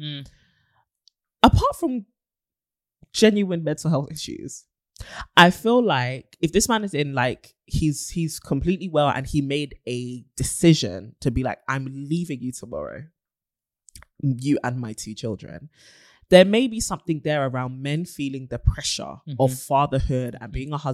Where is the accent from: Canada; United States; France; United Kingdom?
United Kingdom; I really said wherever. And I am British.